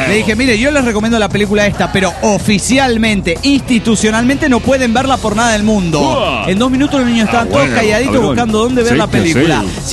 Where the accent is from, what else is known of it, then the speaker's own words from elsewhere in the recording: Cajamarca, Peru; de Cajamarca.